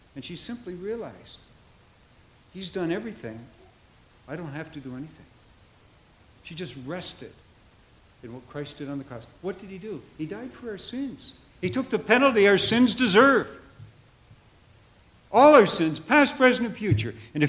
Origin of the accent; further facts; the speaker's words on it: Canada; I grew up in Canada. I was going to school in Toronto